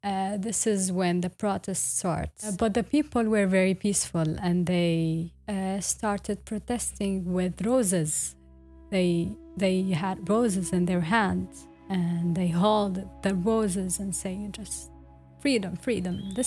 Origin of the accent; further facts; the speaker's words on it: Banyas, Tartus Governorate, Syria; I'm originally from Banyas. It's a small city at the coastal area in Syria. It's a very nice city. It's surrounded by mountains. And also around the city has historical places.